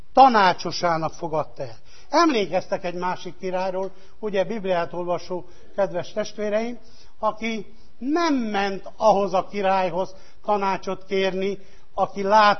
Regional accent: Kisgalambfalva, Harghita, Romania; Amíg én gyermek voltam, és 15 évig felnőttem Kisgalamfalván, a 800 vagy 1000 számú közösségben egy elválás se volt.

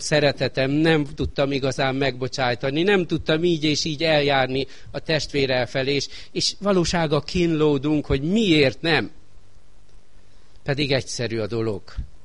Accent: Hungary; Hát magyarok vagyunk, megpróbálunk mi is segíteni

